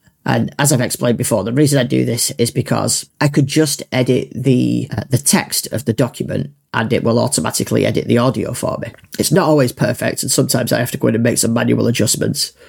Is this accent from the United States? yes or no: no; England, United Kingdom; accent: Northern; I hate my Northern accent, but there's no getting rid of it. I've had it for 43 years at this point.